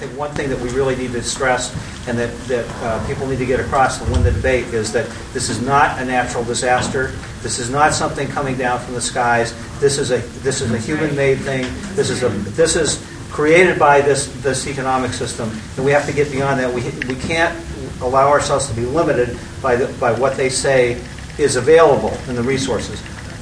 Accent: Seattle, Washington, United States; I'm from Seattle, too

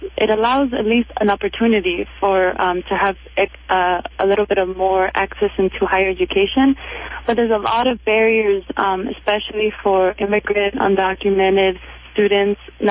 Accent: Los Angeles, California, United States; I'm actually from Los Angeles, and I'll be going back there.

